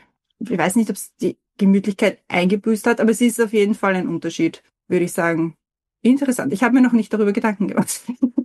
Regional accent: Vienna, Austria; Ich bin halt in Simmering aufgewachsen. Ich bin nicht in Simmering geboren oder halt, aber mit 5 Jahren nach Simmering gezogen. Und das ist halt eine sehr eigene Kultur auch, in der man da groß wird.

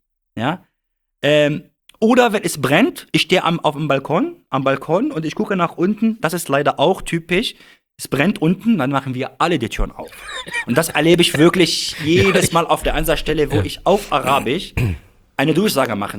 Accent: Lebanon; now in Germany; Also ich spreche jetzt nur von Libanon, wo ich herkomme.

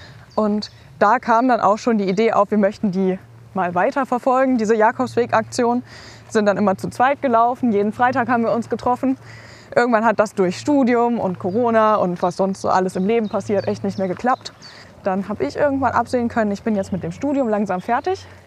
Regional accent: North Rhine-Westphalia, Germany; Also erstmal kommen wir natürlich aus der Umgebung von Köln.

